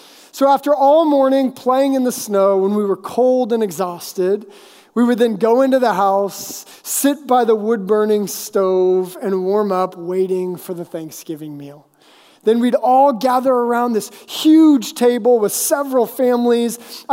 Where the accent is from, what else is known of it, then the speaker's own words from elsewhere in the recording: Kenai, Alaska, United States; And as a kid growing up in Alaska, I lived in a small town called Kenai. I think it was about 1,000, 2,000 people at the time.